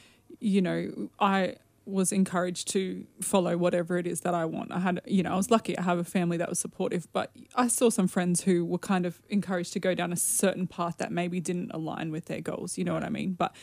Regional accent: Logan, United States; I grew up in Logan myself, so like we didn't have a whole lot of money

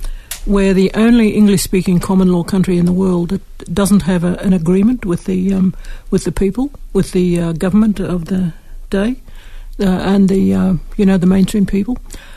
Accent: Gold Coast, Queensland, Australia; I come from the Gold Coast in my father's people's area, the Combermere mob, who are part of the Big Yugambeh language group. And on my mother's side, she was a Waka Waka person from around about Gander

